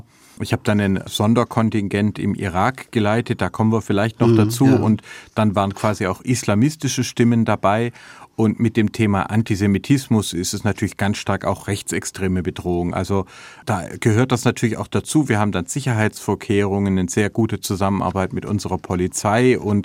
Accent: Filderstadt, Baden-Württemberg, Germany; ich bin dann aufgewachsen im Bibelgürtel rund um Stuttgart, also in Filderstadt, wo ich auch heute noch lebe mit meiner Familie

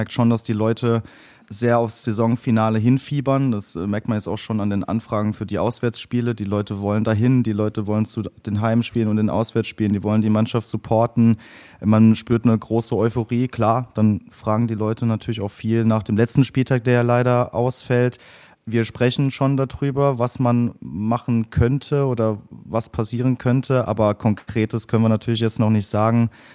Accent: Saarland, Germany; Auch als Saarländer kann ich das sprechen.

